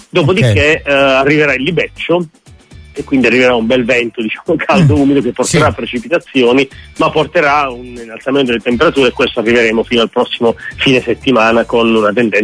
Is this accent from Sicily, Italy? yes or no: no; Naples, Campania, Italy; da napoletani